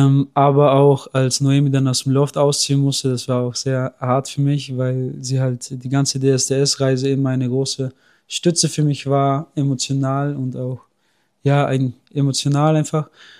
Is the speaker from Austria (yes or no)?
yes; Bregenz, Vorarlberg, Austria; Ich bin in Bregenz geboren und aufgewachsen, 23 Jahre lang.